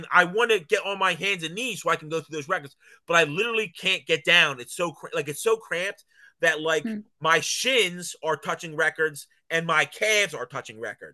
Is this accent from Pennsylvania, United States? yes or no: yes; Philadelphia, Pennsylvania, United States; I'm like, I'm from Philadelphia.